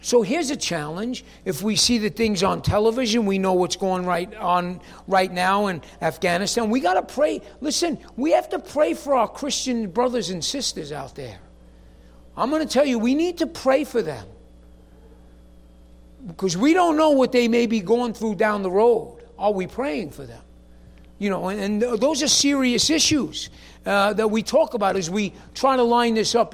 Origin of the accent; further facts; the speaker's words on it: Manhattan, New York, United States; you know, Rachel's from the Bronx. I'm from Manhattan. We're born to react.